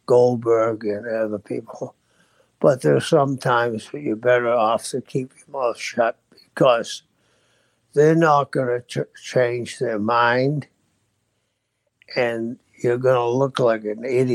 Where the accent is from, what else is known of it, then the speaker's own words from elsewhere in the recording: Boston, Massachusetts, United States; I'm from South Boston, and nobody had cowboy boots.